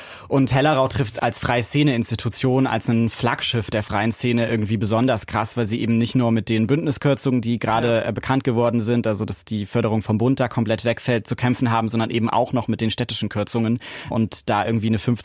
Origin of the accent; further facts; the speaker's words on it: Dresden, Saxony, Germany; Ich bin ja in Dresden aufgewachsen